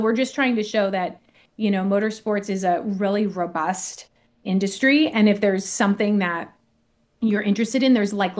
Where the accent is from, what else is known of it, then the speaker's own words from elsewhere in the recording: Indianapolis, Indiana, United States; So I grew up in Indy. I grew up at the tracks. I grew up all over the place traveling with him and the team.